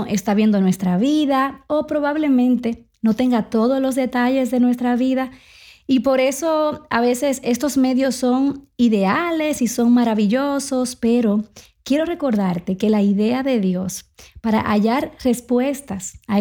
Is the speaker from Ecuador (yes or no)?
no; Dominican Republic; now in United States; siempre me preguntan si soy peruana. Ahí también desde Colombia, pero realmente soy dominicana, con mucho orgullo.